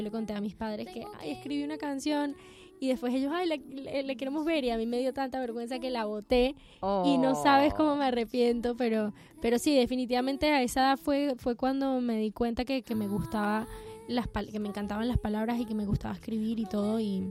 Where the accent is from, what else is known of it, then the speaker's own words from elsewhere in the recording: Venezuela; compatriota mío, también amigo.